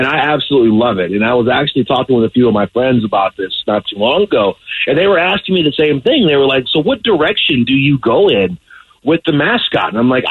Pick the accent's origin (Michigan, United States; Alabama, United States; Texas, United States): Michigan, United States; Detroit; And growing up in Detroit, I was born I was born in 89, so I don't remember the Pistons championships of those years